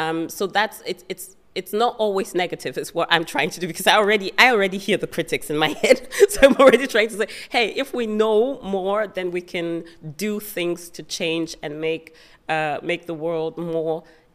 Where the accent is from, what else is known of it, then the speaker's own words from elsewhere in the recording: Germany; I remember growing up in Germany and talking to my grandparents who were alive during World War II